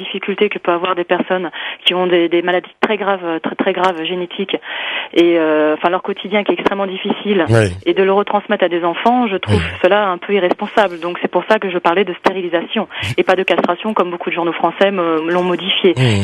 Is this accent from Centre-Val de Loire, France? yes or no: no; Paris, Île-de-France, France; moi je suis parisienne, et ici on me reconnaît parce que j'ai pas l'accent du Sud.